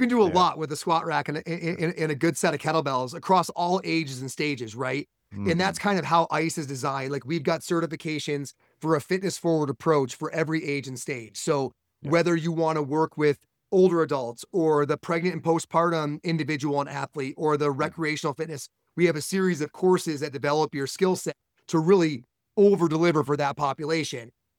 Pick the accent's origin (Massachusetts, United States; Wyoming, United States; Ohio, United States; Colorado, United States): Colorado, United States; Fort Collins; I'm from Fort Collins, Colorado.